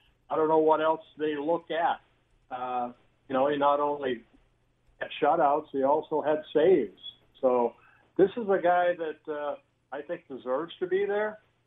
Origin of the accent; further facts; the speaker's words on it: California, United States; also born or lived in Netherlands; I was born in Holland, grew up in Southern California